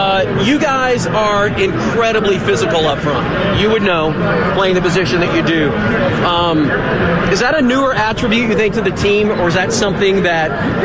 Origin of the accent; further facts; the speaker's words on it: Dallas, Texas, United States; I'm from Dallas.